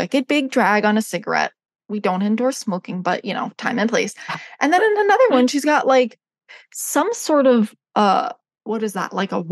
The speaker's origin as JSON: {"language": "English", "country": "United States", "said": "And I have to say that as an American, I'm triggered"}